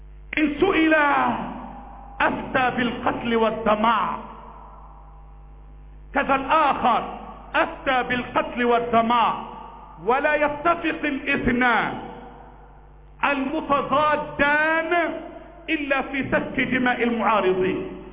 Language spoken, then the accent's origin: Arabic; Egypt; نحن ابناء مصر